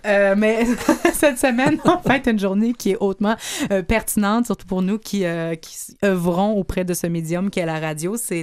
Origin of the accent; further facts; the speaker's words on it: Quebec City, Quebec, Canada; Moi, je viens de Québec.